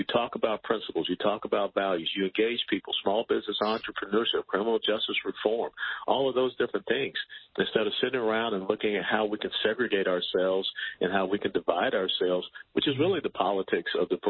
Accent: Atlanta, Georgia, United States; I grew up in Atlanta, and outside Atlanta is a thing called Stone Mountain.

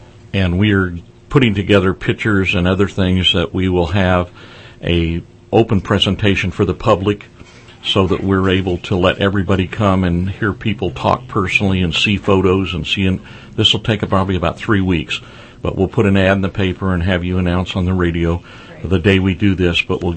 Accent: Redding, California, United States; We're little guys from Redding, California, with 300-400 bikes.

